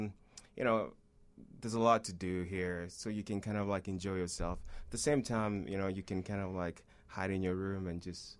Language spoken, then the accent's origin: English; South Africa; also born or lived in Boston; now in United States; I'm originally from South Africa.